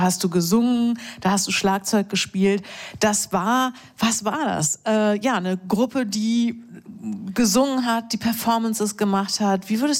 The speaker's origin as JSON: {"language": "German", "town": "Melle", "region": "Lower Saxony", "country": "Germany", "tie": "born there", "said": "weil ich ungefähr 20 Kilometer davon entfernt in der Weltstadt Melle zur Welt gekommen bin."}